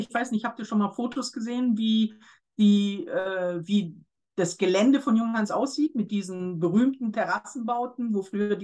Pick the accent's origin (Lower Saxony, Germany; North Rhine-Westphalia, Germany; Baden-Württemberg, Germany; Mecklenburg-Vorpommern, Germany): Baden-Württemberg, Germany; ich komme aus dem Schwarzwald.